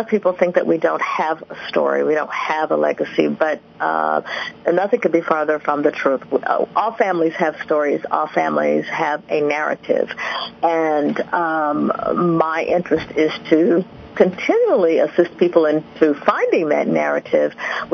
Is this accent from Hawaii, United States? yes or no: no; Arkansas, United States; but I bet you've heard of our most famous resident, Judge Parker, the hanging judge, and but that's my hometown, second largest city, believe it or not, in the state